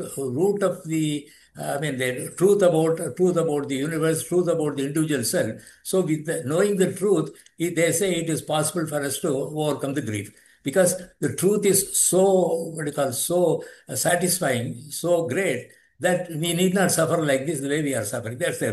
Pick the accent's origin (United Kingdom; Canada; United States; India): India; first language Tamil; English is a second language; This prayer is in my mother tongue, called Tamil, right? It's not in Sanskrit. It's my mother tongue.